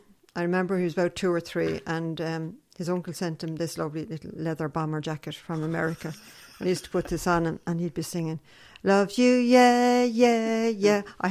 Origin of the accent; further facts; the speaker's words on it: Dublin, Leinster, Ireland; I'm originally from Dublin.